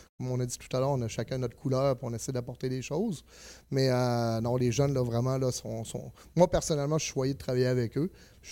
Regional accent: Quebec City, Quebec, Canada; now in Saguenay, Canada; Je suis revenu en 2019 là, ici au Saguenay-Lac-Saint-Jean, mais à base, je suis québécois. Ben, je suis québécois. Je viens de Québec, là.

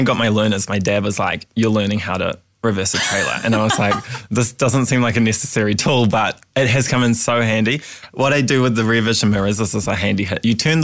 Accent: Gisborne, New Zealand; I grew up in Gisborne and was bullied quite a bit.

